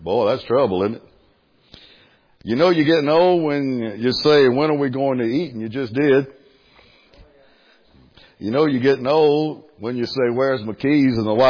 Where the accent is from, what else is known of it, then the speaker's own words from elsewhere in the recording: Louisiana, United States; So if you hear me say something Cajun tonight, I'm a Cajun from South Louisiana, I say strange things.